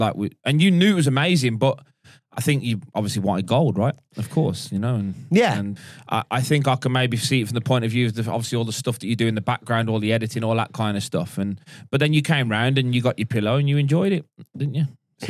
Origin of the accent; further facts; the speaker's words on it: Australia; Thing is, as an Australian, it's pointless.